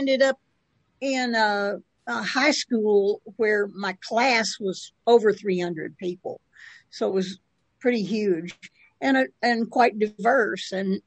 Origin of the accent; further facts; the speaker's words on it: Chattanooga, Tennessee, United States; moved away as an adult; now in Lexington, United States; I was born in Tennessee and raised in Chattanooga, and I came to Lexington to work for IBM in 1967. So I've been in Kentucky longer than I've been any place else.